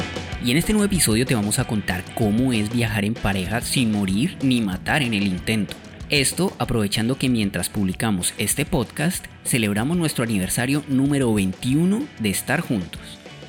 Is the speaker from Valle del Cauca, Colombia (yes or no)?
yes; Palmira, Valle del Cauca, Colombia; yo estudiaba en la Universidad del Quindío en Armenia y soy de Palmira Valle, igual que Lina.